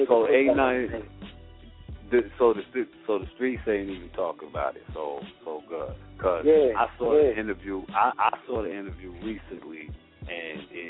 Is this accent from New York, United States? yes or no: yes; Brooklyn, New York, United States; You know, I'm from Brooklyn, so you know I already, you know, I'm like, okay, Brooklyn, we hold it down.